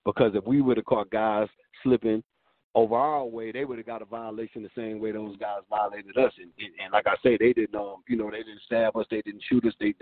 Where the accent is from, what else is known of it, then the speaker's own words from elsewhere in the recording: Flint, Michigan, United States; Growing up in Flint when I was a kid, my parents taught us we couldn't even swim in that water